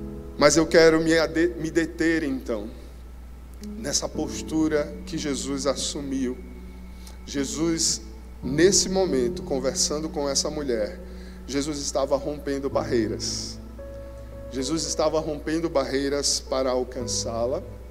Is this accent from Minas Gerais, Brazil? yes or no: no; Alagoas, Brazil; somos nordestinos, amamos cuscuz, amém? Somos alagoanos, a gente fala ia pois.